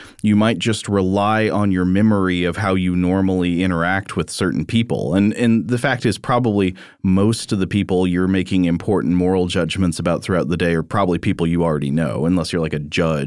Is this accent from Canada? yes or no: yes; Canada; Yes, I'm Canadian.